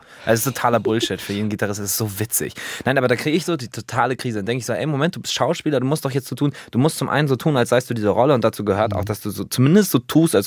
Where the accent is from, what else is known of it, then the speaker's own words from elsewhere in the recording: Northern Germany, Germany; dass ich es als Norddeutscher auch trotzdem die Sätze noch verstehen kann